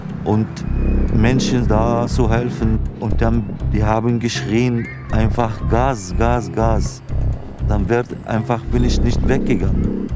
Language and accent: German; Lebanon; German is a second language; now in Germany; Ich war Soldat, ich komme aus Libanon. Ich habe so viele Krieg erlebt